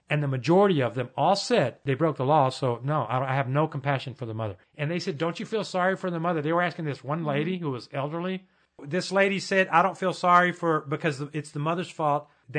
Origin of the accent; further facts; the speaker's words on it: Spain; I'm Hispanic. I'm from Spain